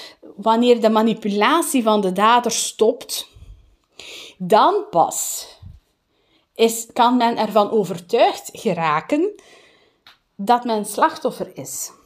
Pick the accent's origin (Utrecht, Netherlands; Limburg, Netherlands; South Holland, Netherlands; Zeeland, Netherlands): Limburg, Netherlands; born there; weg uit Limburg. Niet dat Limburg slecht is, maar ja. Maar weg uit de mentaliteit van waar ik geboren ben.